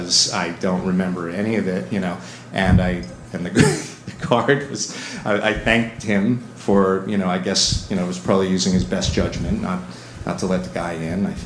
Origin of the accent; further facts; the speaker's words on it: New York, United States; sense of ennui growing up in Westchester County and, you know, and you know, and then getting sent away to a boarding school in Connecticut